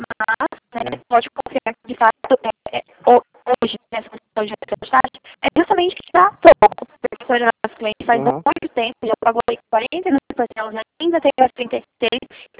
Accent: Bauru, São Paulo, Brazil; Não, na verdade eu sou de Bauru, né?

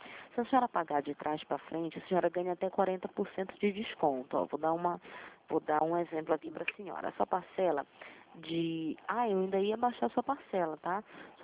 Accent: Rio de Janeiro, Brazil; Sou do Rio

